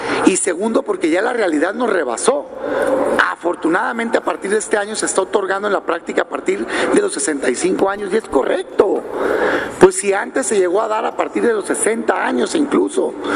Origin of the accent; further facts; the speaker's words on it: Mexico; todos somos mexicanos